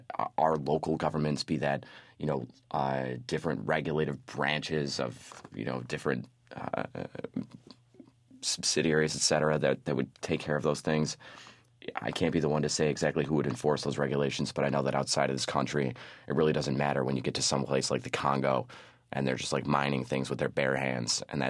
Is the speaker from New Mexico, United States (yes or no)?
no; Buffalo, New York, United States; I come from a Rust Belt city. So, I mean, I'm from Buffalo, New York. There's not a lot there.